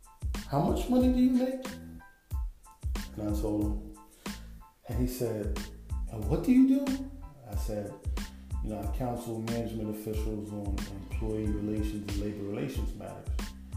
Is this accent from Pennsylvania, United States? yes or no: yes; Philadelphia, Pennsylvania, United States; October 5th, 2018, I moved from Jersey back to my hometown, Philly.